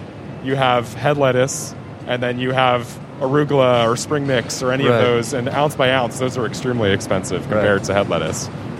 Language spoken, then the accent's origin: English; Los Angeles, California, United States; born or raised there; moved away as an adult